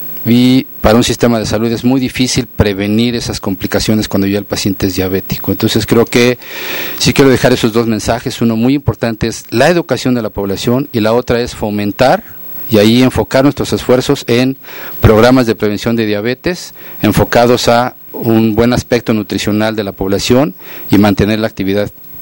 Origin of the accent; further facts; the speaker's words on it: Mexico; como somos los pacientes mexicanos